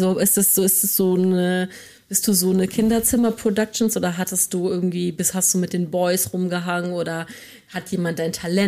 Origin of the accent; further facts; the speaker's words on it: Northern Germany, Germany; now in Berlin, Germany; Also ich bin auch nicht in Berlin aufgewachsen, sondern in Norddeutschland.